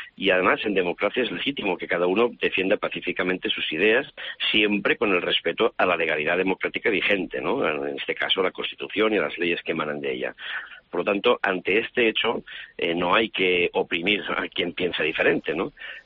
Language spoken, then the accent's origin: Spanish; Catalonia, Spain; los catalanes, la mayoría de los catalanes, queremos seguir siendo españoles porque lo que nos une es mucho más que lo que nos separa.